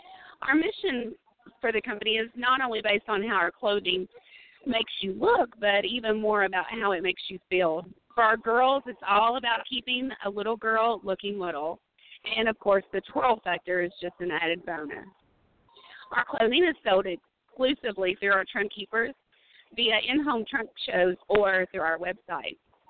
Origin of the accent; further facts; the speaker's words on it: Kentucky, United States; I'm from the Northern Kentucky area